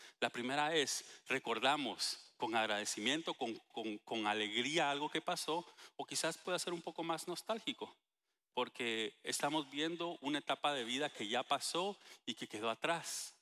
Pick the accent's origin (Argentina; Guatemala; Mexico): Guatemala; Acabo de venir de Guatemala hace 2 semanas y es la segunda vez en 4 años que puedo regresar a mi tierra, ¿verdad?